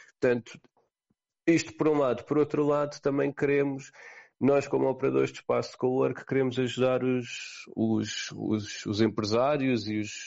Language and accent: Portuguese; Sintra, Lisbon, Portugal; Eu sou de Sintra.